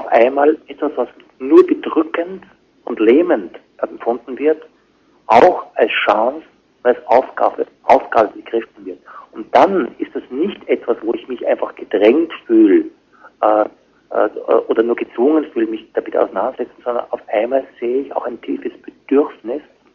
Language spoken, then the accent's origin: German; Austria; ich sage es eben auch gerade bewusst als Österreicher, wo das leicht anders ist